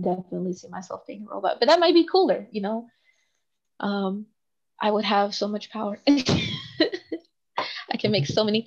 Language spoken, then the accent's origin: English; Fairburn, Georgia, United States; Is I came from the South. I grew up in South Atlanta, small town of Fairburn, Georgia, and it's a very religious area. They're very Christian.